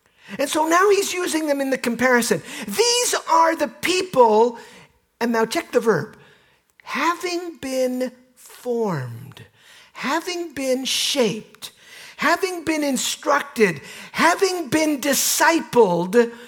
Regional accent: Canada; We're a little bit handicapped as Canadians on this one. Because we grew up in the Commonwealth.

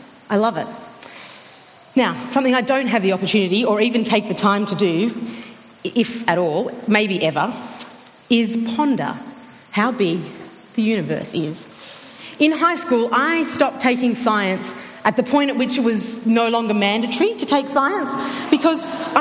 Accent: Sydney, New South Wales, Australia; now in Vancouver, Canada; I came from Sydney, Australia, to study up at Regent College, which is a grad school up at UBC.

